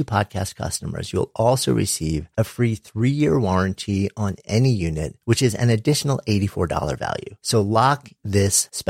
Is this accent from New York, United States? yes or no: yes; New York, United States; now in Boulder, United States; I'm in Boulder, Colorado right now. And after being a New Yorker my entire life